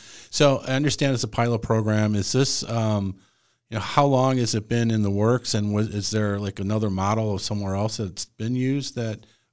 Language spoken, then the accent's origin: English; Chicago, Illinois, United States; moved away; I remember I'm originally from Chicago. So we've been here 12 years now. It's hard to believe we moved here in 2012.